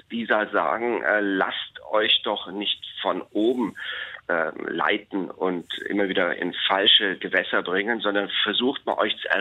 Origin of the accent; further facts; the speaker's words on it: Germany; Als Grieche ist es ähnlich, wie wenn wir als Deutsche in die Schweiz kommen und einen Schweizer deutschen Dialekt hören, einen Schweizerdeutschen.